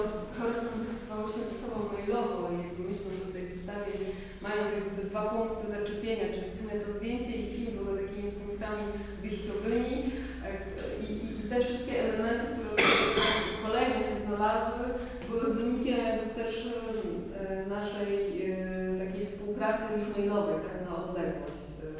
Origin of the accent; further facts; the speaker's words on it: Lower Silesian Voivodeship, Poland; Ja wychowywałam się na Dolnym Śląsku, mieszkałam blisko lasu